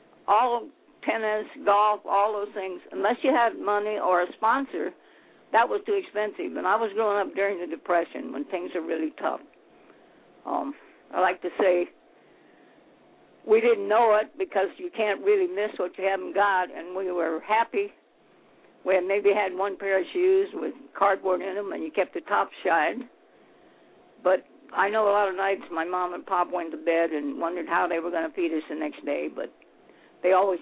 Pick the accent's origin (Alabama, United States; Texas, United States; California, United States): California, United States; Los Angeles; I'm a SoCal gal, born and raised in West Los Angeles when it was called Sawtelle. But I'm in the valley now. I'm in Van Nuys.